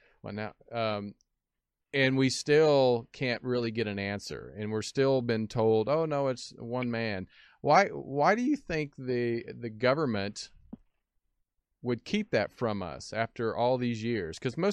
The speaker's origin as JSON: {"language": "English", "region": "Kansas", "country": "United States", "tie": "born or raised there", "said": "I mean, I grew up in Kansas. I grew up shooting, hunting, shooting guns, rifles, shotguns, pretty much."}